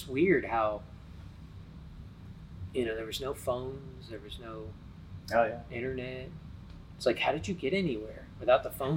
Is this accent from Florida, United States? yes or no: yes; Miami, Florida, United States; So I grew up in Miami. So wasn't Adam Walsh in Miami or yes.